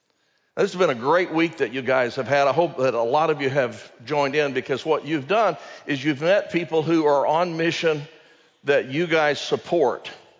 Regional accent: Dallas, Texas, United States; I remember growing up in Dallas, in a suburb of Dallas, as a young person and hearing about missions

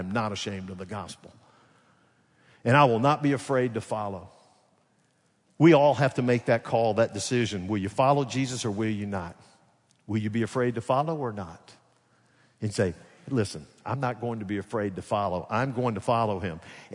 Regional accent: Alabama, United States; They said, "Where are you from?" I said, "Alabama."

